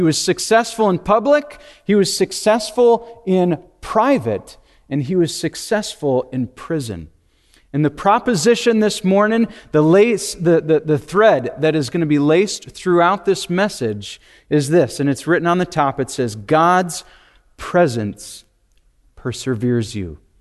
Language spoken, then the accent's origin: English; Green Bay, Wisconsin, United States; moved away as an adult; also born or lived in Ohio / Missouri / East Africa; now in Dallas, United States; I was born in Green Bay, Wisconsin, till I was 18 years old. I went to college in Ohio for 4 years, married my sweet wife, whose name is Hannah. We lived in Missouri for 2 years.